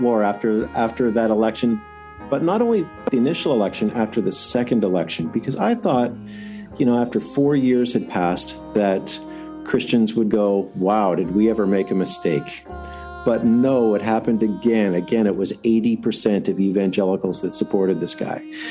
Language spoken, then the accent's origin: English; Winnipeg, Manitoba, Canada; growing up, I grew up in Winnipeg